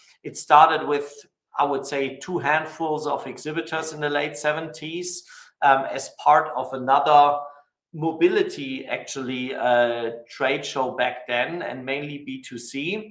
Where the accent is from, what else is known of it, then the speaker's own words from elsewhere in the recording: Friedrichshafen, Baden-Württemberg, Germany; So I was born and raised here in Friedrichshafen